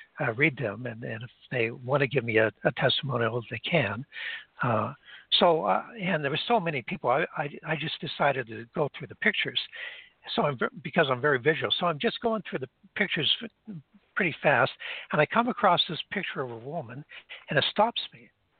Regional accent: Greece; When I was growing up in Greece, everybody called me by my middle name

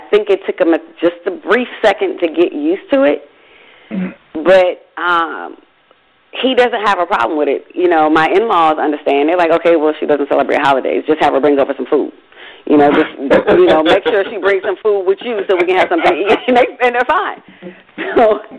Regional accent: Michigan, United States; You know, I'm from Michigan originally. I'm used to seeing melanated people.

